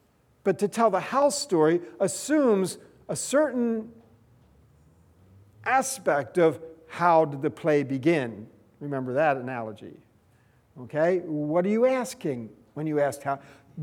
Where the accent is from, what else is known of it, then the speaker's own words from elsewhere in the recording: Pennsylvania, United States; I grew up in Pennsylvania, near Philadelphia, and I grew up in a suburb, housing developments, you know, that kind of experience.